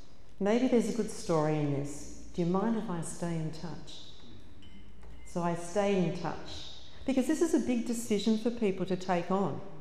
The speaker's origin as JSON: {"language": "English", "town": "Geelong", "region": "Victoria", "country": "Australia", "tie": "born or raised there", "said": "By the way, I'm originally from Geelong, so I'm Geelong girl born and bred."}